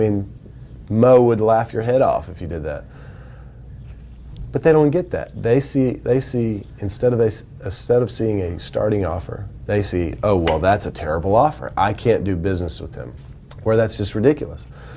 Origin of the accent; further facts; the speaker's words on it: Georgia, United States; because I'm from South Georgia, we don't have hockey on TV even. You know, we don't play hockey. We don't have ice. We don't have snow. It's hadn't snowed since 1989 in my hometown.